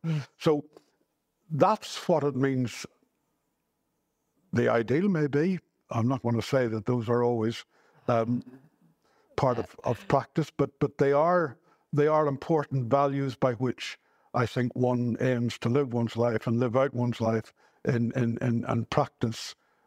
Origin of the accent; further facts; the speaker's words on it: Portavogie, Northern Ireland, United Kingdom; I'm a native of the Ards Peninsula. I was born in the Ards Peninsula, County Down, grew up there in a fishing village, Port of Ogie.